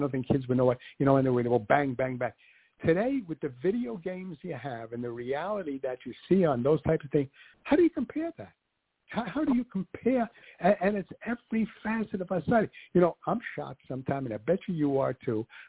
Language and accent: English; New York, United States; I grew up outside of New York, but when I was in New York, when I was a child, I remember going on the subways